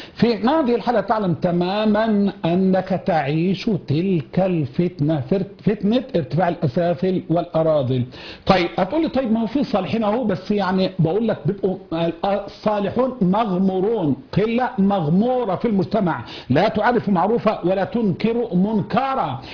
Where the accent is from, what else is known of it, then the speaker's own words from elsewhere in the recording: Egypt; بلهجتنا المصرية